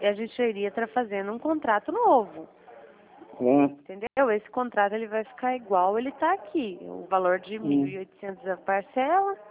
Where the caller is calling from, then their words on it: Foz do Iguaçu, Paraná, Brazil; Eu sou aqui de Foz do Iguaçu, Paraná.